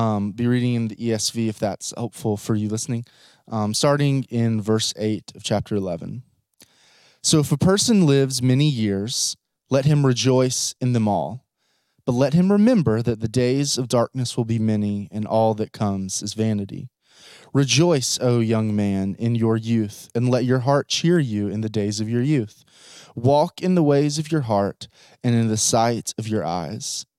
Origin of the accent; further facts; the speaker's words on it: St. Simons Island, Georgia, United States; So I was born and raised in St. Simons Island, Georgia, grew up with wonderful Christian parents.